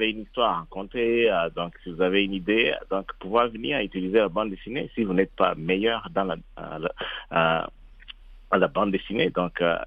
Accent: Burundi; Je viens de l'Afrique, donc au Burundi, c'est là où j'ai grandi.

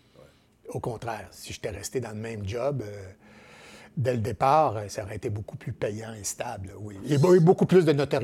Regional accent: Charette, Quebec, Canada; also born or lived in Shawinigan; nominalement, je suis né à Shawinigan, mais mon premier lieu de résidence, puis je suis fier de le dire, c'est un petit village qui s'appelle Charette, Notre-Dame-des-Neiges de Charette, qui est à côté de Saint-Élie-de-Caxton

